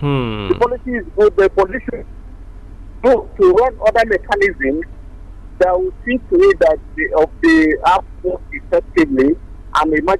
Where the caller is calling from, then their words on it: Akure, Ondo, Nigeria; I'm calling from Akure.